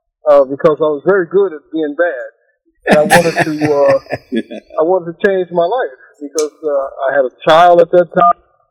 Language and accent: English; Chicago, Illinois, United States; I grew up in Chicago. I worked as a young man.